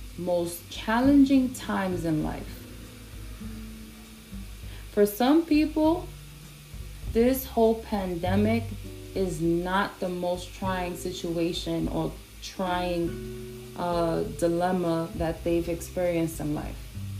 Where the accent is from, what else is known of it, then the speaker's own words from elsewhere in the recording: New York City, New York, United States; coming from a New York City state of mind, born and raised in the Bronx